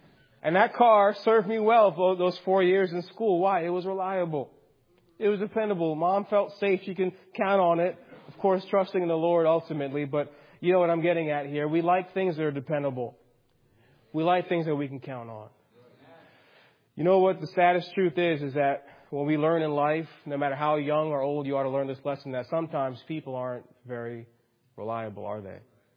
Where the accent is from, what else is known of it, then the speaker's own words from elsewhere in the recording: New York City, New York, United States; And I grew up again in New York City area, about 2 hours from here.